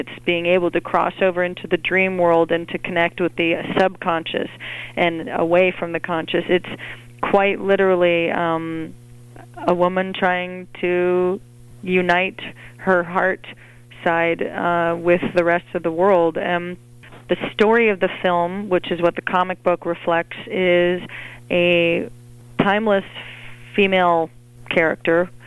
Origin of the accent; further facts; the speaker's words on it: Montreal, Quebec, Canada; Well, to give you background, I grew up in Montreal, Canada